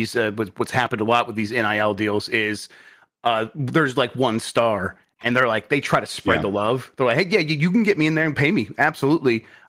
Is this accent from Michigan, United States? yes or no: yes; Michigan, United States; I grew up in Michigan. I'm a huge Wolverines fan.